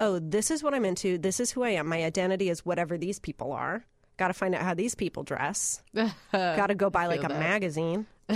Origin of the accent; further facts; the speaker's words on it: Minneapolis, Minnesota, United States; also born or lived in Indiana, United States / Michigan, United States; I left when I was little. Lived in Michigan for a little bit, but then from the time I was 7 until I was 17, I lived in Minneapolis.